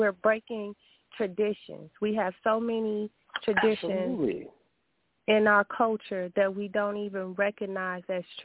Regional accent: Chicago, Illinois, United States; because growing up in Chicago, that's what you're going to see. You're going to see gangbangers.

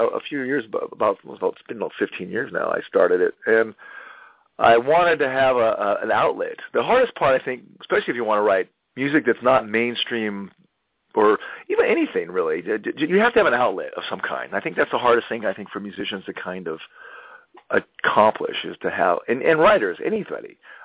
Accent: Laguna Beach, California, United States; I grew up in Laguna Beach, and it was the Saddleback Community Orchestra.

